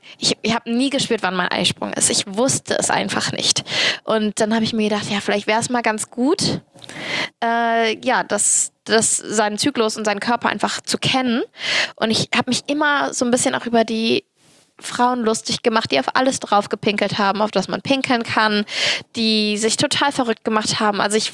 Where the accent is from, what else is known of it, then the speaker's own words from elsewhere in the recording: Cologne, North Rhine-Westphalia, Germany; weil ich bin Kölnerin und halbe Türkin.